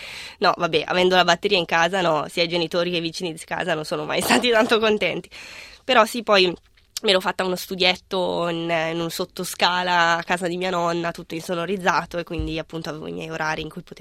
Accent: Albino, Lombardy, Italy; nel mio paese, Albino, in provincia di Bergamo

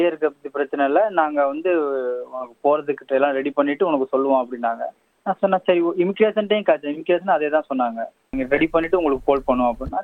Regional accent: Rameswaram, Tamil Nadu, India; born there; ராமேஸ்வர மண்டபம் முகாமில் தான் பிறந்தேன்.

